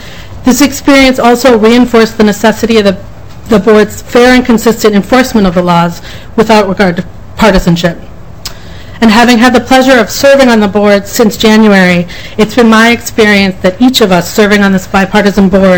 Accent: Minneapolis, Minnesota, United States; I'm a Minnesotan. I was born and bred. I grew up in Minneapolis, and I'm now living in South Minneapolis.

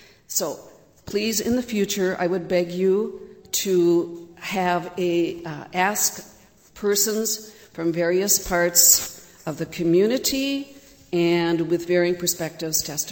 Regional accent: St. Cloud, Minnesota, United States; I'm from St. Cloud.

